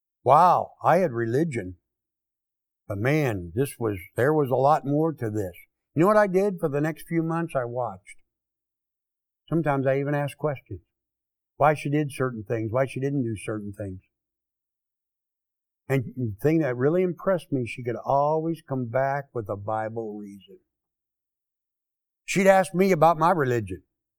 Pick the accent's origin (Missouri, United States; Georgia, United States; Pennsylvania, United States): Missouri, United States; Kansas City; I'm from Kansas City, Missouri.